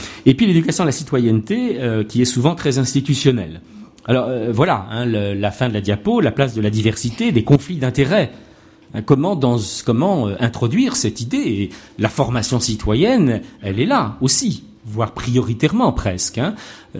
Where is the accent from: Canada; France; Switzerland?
Switzerland; puisque je viens de Suisse